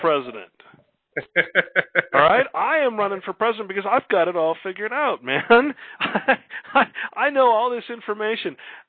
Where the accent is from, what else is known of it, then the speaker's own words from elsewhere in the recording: California, United States; Well, I grew up in California, so we had something called a proposition.